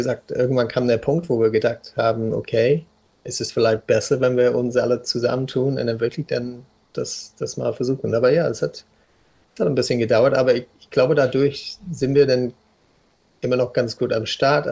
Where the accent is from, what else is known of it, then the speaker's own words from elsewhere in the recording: South West England, United Kingdom; Ich komme ursprünglich aus Südwestengland. Das ist schöne Landschaften da, also quasi unter Wales.